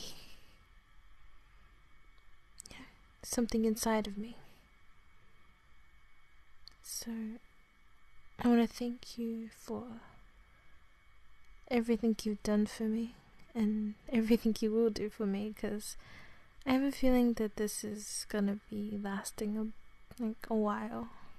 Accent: Australia; accent: Australian; Rambling in my own accent sounds even weirder, honestly. I'm guessing you don't mind Australian accents, though.

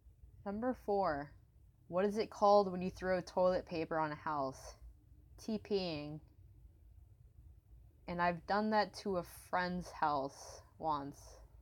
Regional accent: Florida, United States; I am from Florida. Not born and raised

